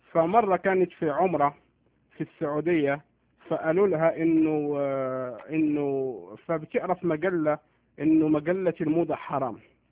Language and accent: Arabic; Morocco; now in Montreal, Canada; المهم هاجرت من المغرب، جيت على كندا بمدينة مونتريال